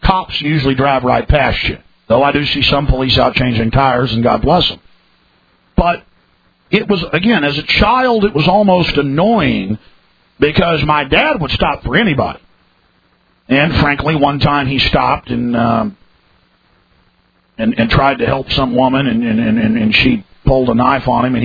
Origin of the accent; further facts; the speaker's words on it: Dallas, Texas, United States; now in Austin, United States; growing up in Dallas, for some reason during the 80s, it was a lot rougher, in the early 90s, was a lot rougher than what I've seen in Austin, Texas